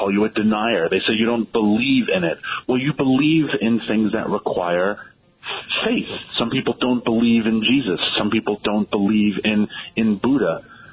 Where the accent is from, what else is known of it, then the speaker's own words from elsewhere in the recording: New York City, New York, United States; me as a New Yorker who knows dozens of people, literally dozens of people who died on 9/11.